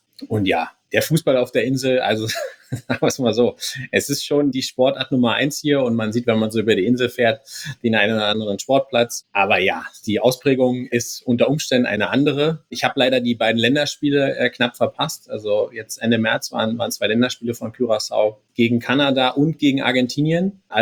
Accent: Freiburg, Baden-Württemberg, Germany; Ich hätte als Freiburger hätte ich genauso reagiert.

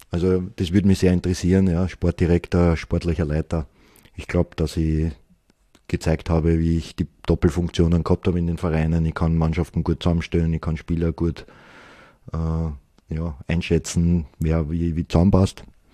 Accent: Vienna, Austria; Also ich bin ein Wiener, ich liebe die Stadt, aber ich bin nicht in der Stadt aufgewachsen. Das heißt, ich bin in Transdanubien aufgewachsen, im 22. Das war dann vergleichbar eigentlich mit dem Ländle. Ja. Ich wohne jetzt im 21. neben dem Machfeldkanal.

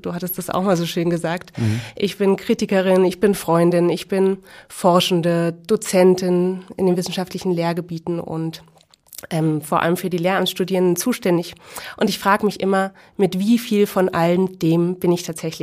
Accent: Berlin, Germany; Ich bin in einer Großstadt in Berlin aufgewachsen, habe dort die meiste Zeit auf dem Fußballplatz vielleicht verbracht.

